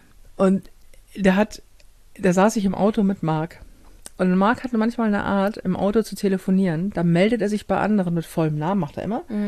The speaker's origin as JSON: {"language": "German", "region": "Hamburg", "country": "Germany", "accent": "Hamburg", "said": "weil ich Hamburger bin und als Hamburger sprichst du Endungen nicht mit."}